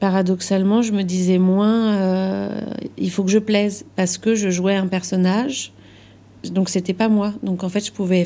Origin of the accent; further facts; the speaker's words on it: Rezé, Pays de la Loire, France; also born or lived in Paris; Je suis née à Paris, mais on est parti tout de suite avec mes parents à Rezé, c'est à côté de Nantes, Loire-Atlantique.